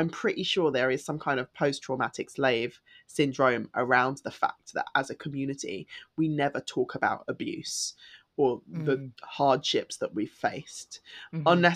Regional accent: London, United Kingdom; I'm from East London.

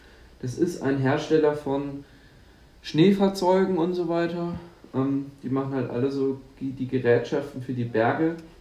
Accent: Bavaria, Germany; Wir kommen ja eben aus Franken, da kennt man natürlich auch Wein und genießt den.

